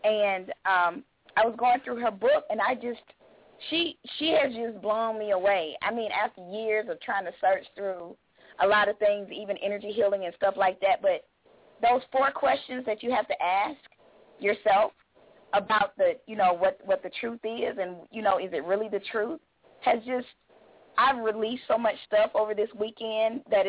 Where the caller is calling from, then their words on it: Atlanta, Georgia, United States; I'm calling from Atlanta, Georgia.